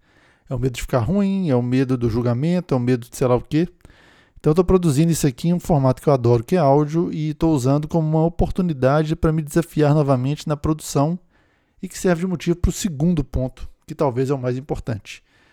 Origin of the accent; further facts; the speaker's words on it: Belo Horizonte, Minas Gerais, Brazil; moved away as an adult; now in São Paulo, Brazil; tenho 41 anos, na data de gravação desse primeiro episódio, em janeiro de 2024, sou mineiro de Belo Horizonte, radicado em São Paulo desde junho de 2010.